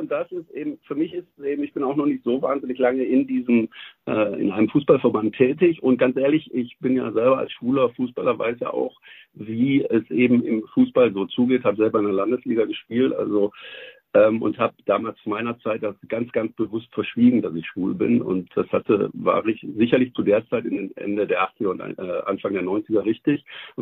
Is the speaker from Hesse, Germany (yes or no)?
yes; Hesse, Germany; in meiner Heimatstadt Hessen.